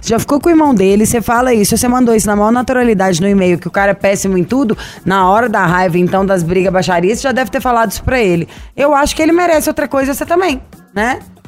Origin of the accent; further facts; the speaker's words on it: Belo Horizonte, Minas Gerais, Brazil; E olha que também sou Belo Horizontina.